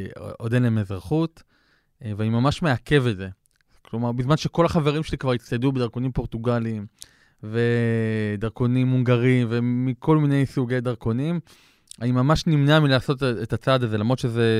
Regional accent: Ashkelon, Southern District, Israel; also born or lived in Canada; אני גדלתי בעיר אשקלון, נולדתי בקנדה, אבל ההורים שלי היו שם במסגרת שליחות של הסוכנות היהודית, לימדו שם עברית בבתי ספר, באוטובה ובטורונטו.

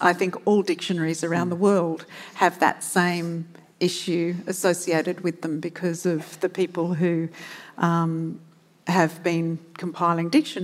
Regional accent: Adelaide, South Australia, Australia; now in United Kingdom; Muriel Matters was a woman from Adelaide, my hometown, and she actually was quite instrumental in the suffrage movement in the UK.

